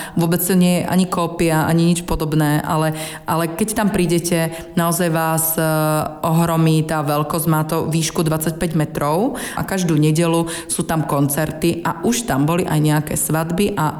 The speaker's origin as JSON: {"language": "Slovak", "town": "Banská Bystrica", "region": "Banská Bystrica Region", "country": "Slovakia", "lives_now": "Czechia", "said": "ja pochádzam z Banskej Bystrice, tak úplne najčastejšie, keď ideme na Slovensko, ideme do Banskej Bystrice"}